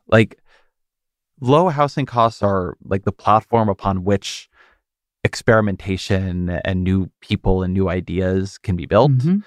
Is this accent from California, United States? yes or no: yes; California, United States; I come from Southern California. I went to school up in Santa Cruz.